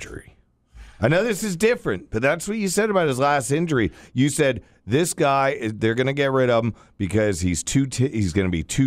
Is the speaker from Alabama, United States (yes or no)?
no; Florida, United States; born there; Everybody thinks I'm from California.